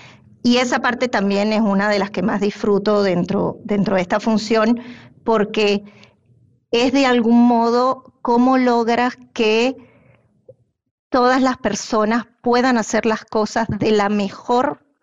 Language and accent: Spanish; Venezuela; Yo soy originalmente de Venezuela.